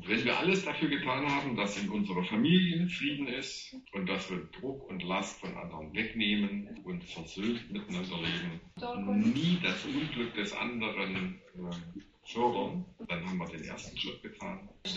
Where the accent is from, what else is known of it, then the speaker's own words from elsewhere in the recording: Germany; Lieben, ich sage das als ein Deutscher.